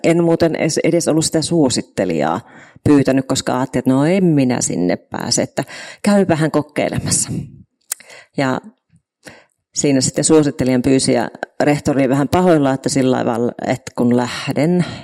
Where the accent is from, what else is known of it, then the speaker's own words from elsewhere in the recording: Jyväskylä, Central Finland, Finland; Olen Jyväskylästä siis kotoisin.